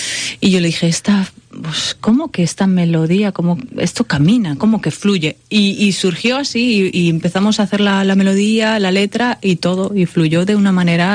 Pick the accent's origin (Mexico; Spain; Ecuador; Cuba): Spain; Galicia; yo soy gallega, pero estoy muy influenciada por Portugal, porque soy media portuguesa. Soy de muy cerquita del margen de Portugal